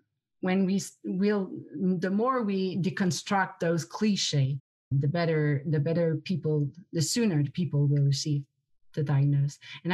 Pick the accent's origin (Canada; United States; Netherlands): Canada; Quebec; first language French; English is a second language; I didn't say at the beginning of my presentation, but English is not my first language. I'm a French frog, as we say in Quebec.